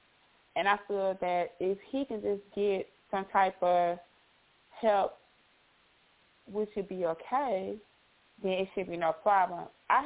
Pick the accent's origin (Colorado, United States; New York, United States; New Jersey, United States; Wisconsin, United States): Wisconsin, United States; Milwaukee; I don't stay in my hometown of Milwaukee, but I've been here, it's snowing and stuff